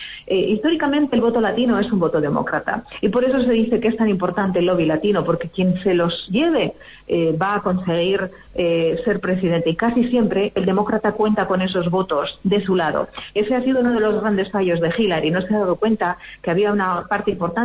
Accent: Spain; No olvidemos que para nosotros como europeos y como españoles podemos pensar o puede parecer que es una cuestión nimia, ¿verdad?

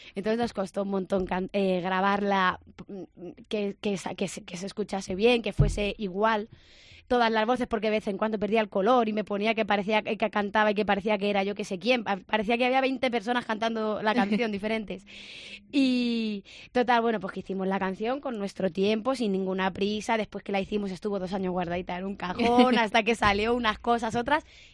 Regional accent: Segovia, Castile and León, Spain; ya sabéis que yo soy de Segovia.

